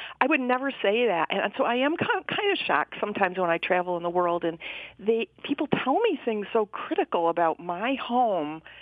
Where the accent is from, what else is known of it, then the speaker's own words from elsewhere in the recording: Detroit, Michigan, United States; I will probably still tell people I'm from Detroit when I travel around the world.